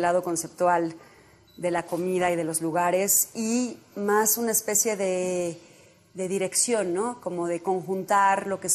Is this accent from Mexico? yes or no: yes; Mexico; yo siendo mexicana, estando en México y conociendo la cultura de México y sus ingredientes